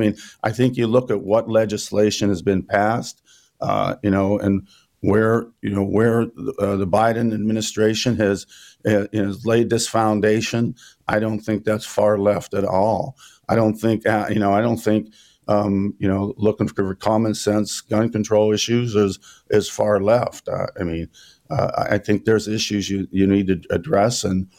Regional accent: Pittsburgh, Pennsylvania, United States; when I tell people I'm from Allegheny County, Pittsburgh

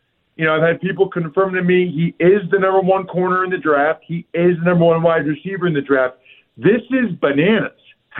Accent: Reading, Pennsylvania, United States; born or raised there

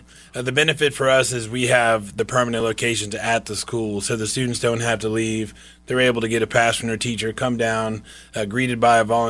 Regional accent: Florida, United States; I grew up out in the Ocala National Forest

